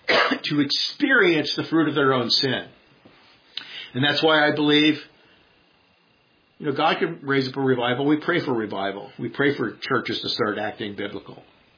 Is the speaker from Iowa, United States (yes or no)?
no; California, United States; I was raised in California.